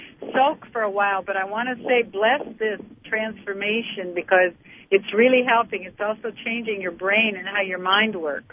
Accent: Vancouver, British Columbia, Canada; I'm originally from Vancouver.

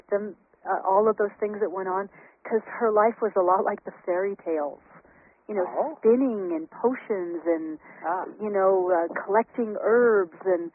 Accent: Syracuse, New York, United States; I grew up in Syracuse, New York, but I had this wonderful French-Canadian grandmother in a little village called Baie St. Paul, north of Quebec

